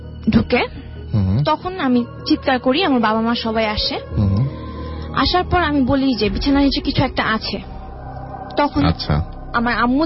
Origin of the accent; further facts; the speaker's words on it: Savar, Dhaka Division, Bangladesh; আমি সাভার থেকে আসছি।